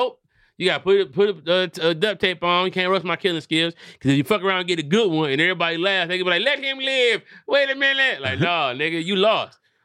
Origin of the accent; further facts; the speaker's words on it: Detroit, Michigan, United States; Man, I'm from Detroit, nigga.